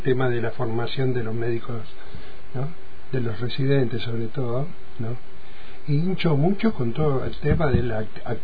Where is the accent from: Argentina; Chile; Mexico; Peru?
Argentina; Goya, Corrientes; Y yo soy goyano, soy